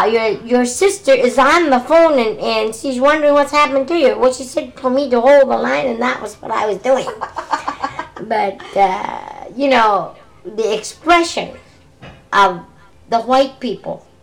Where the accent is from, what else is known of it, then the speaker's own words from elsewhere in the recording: Alaska, United States; I was introduced and was told I was from Alaska. I was an Eskimo.